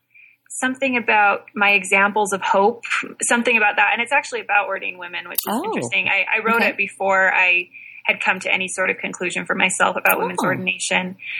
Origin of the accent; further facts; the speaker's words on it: St. George, Utah, United States; also born or lived in Seattle; now in Salt Lake City, United States; I grew up in St. George, Utah. I have lived in Utah most of my life. Provo for Cedar City for school. I lived in Provo for a little while, and now I live in Salt Lake.